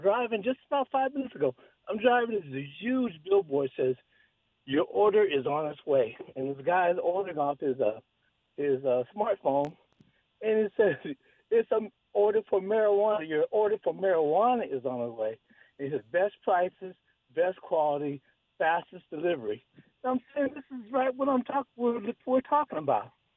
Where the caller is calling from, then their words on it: Santa Clara, California, United States; I'm calling from Santa Clara. I'm out here now.